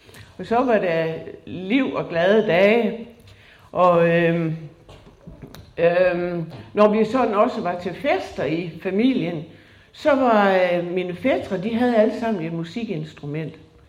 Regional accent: Tarm, Central Denmark Region, Denmark; born there; jeg blev født på Tarm sygehus af min mor, som var 48 år.

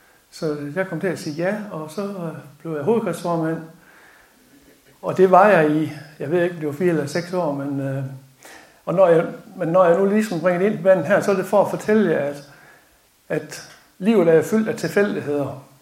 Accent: Faster, Central Denmark Region, Denmark; oprindeligt så kommer jeg jo her fra Faster, eller ud fra Ejstrup, helt nøjagtigt.

